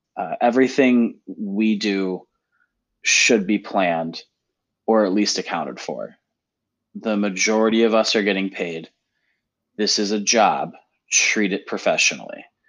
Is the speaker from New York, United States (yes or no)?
yes; Buffalo, New York, United States; moved away as an adult; I'm from Buffalo, New York, originally coached at a club, coached high school, coached homeschool in Buffalo.